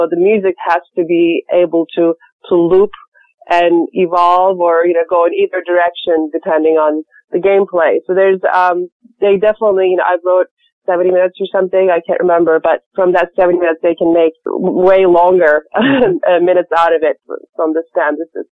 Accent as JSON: {"language": "English", "region": "Istanbul", "country": "Turkey", "tie": "born or raised there", "said": "So in growing up in Istanbul, that was my childhood, watching American films."}